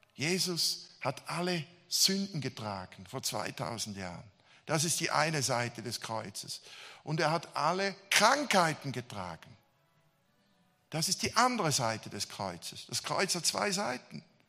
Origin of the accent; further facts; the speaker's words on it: Switzerland; Also ich komme aus der Schweiz